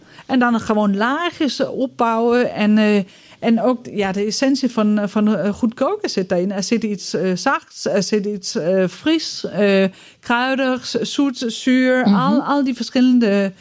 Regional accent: Denmark; Dutch is a second language; Van Denemarken, waar ik vandaan kom.

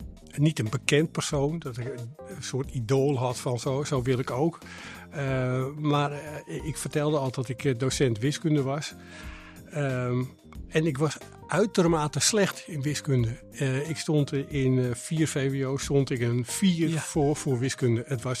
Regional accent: Hoorn, North Holland, Netherlands; Ja, ik ben geboren in Horen en ik heb hier mijn school gedaan.

